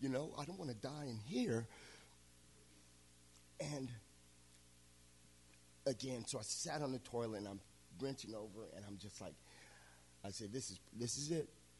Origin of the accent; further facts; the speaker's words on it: Florida, United States; So as I was growing, in my late teens, growing up in Florida in the 80s was very difficult